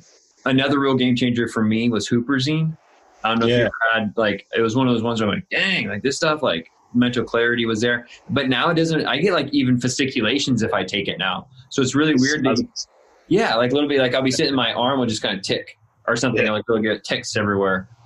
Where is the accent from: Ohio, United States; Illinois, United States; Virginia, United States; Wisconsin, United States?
Illinois, United States; I'm in Southern California and I moved here from Illinois, which is in the Midwest, a small town, 3,000 people.